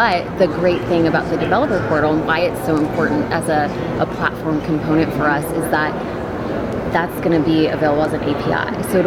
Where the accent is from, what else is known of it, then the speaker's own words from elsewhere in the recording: Texas, United States; Yeah, I'm excited because I live in Houston. So